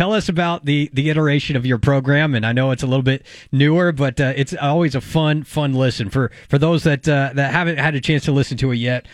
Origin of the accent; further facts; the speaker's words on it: Oregon, United States; Yeah, see, I appreciate that, but I'm the other way. I say, I'm from Oregon.